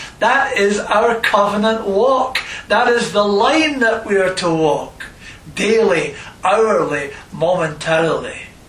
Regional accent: United Kingdom; born there; I'm British by birth, okay, that I am what I am.

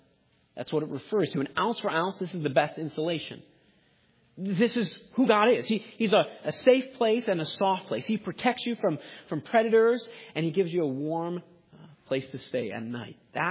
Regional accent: New York, United States; I know I'm from New York, but it's not the Mets.

